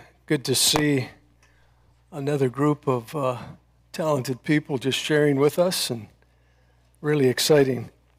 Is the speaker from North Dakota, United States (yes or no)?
no; Texas, United States; I'm from Texas, so that's why I said you all have a handout.